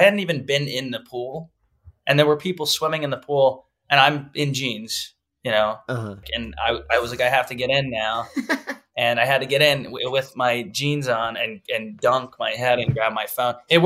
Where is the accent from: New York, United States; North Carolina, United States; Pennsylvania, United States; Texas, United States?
Texas, United States